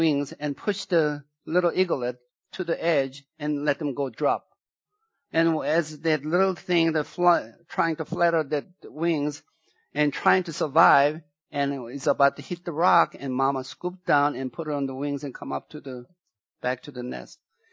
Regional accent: Sweden; English is a second language; He could bring them out from my hometown, Sweden.

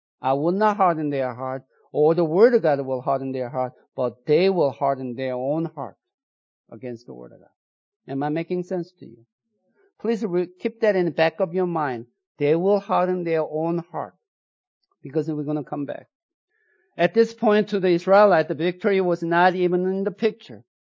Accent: South Korea; when I was growing up in South Korea

